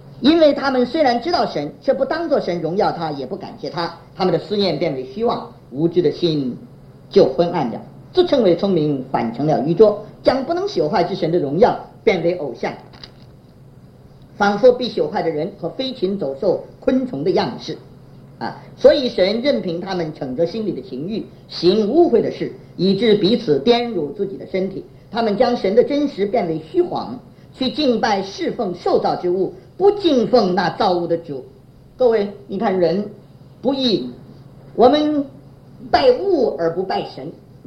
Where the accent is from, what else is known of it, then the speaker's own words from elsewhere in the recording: China; 我们中国人叫老天爷了，是不是？